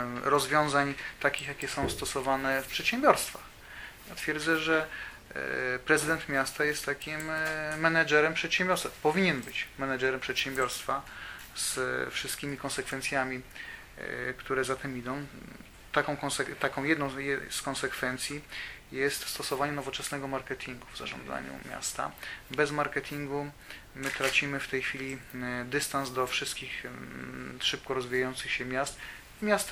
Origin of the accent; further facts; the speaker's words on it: Elbląg, Warmian-Masurian Voivodeship, Poland; jestem Elblążaninem. Tutaj się urodziłem, tu się wychowałem, wyedukowałem. Tutaj żyję. Mam wrażenie, że w Elblągu też kiedyś umrę.